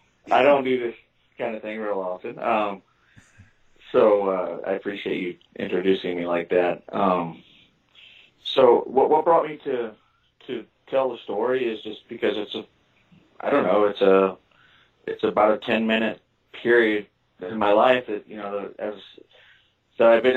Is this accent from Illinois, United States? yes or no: yes; Illinois, United States; now in Phoenix, United States; I'm from the Midwest. I'm from a small little town in southern Illinois. You might be able to tell by my accent a little bit. It seems to stick with me. So that's where I was born and raised, and I currently reside in Phoenix, Arizona.